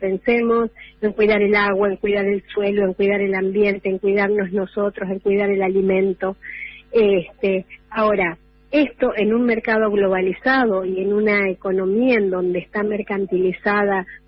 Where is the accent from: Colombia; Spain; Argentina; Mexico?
Argentina; como americanos, como argentinos